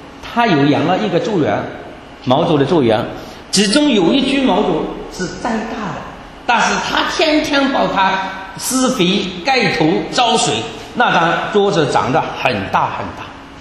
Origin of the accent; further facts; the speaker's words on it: China; 新的一个世纪就是我们中国人要接受这个使命